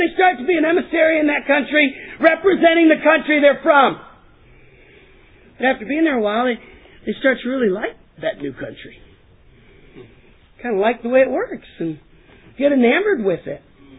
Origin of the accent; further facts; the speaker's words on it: United States; We believe, because we're from America, that our purpose here is the pursuit of happiness.